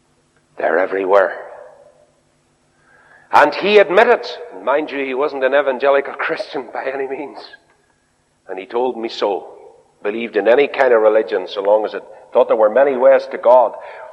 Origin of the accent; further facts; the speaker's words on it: Ireland; so very cheekily but carefully, because I was Irish, I went up to him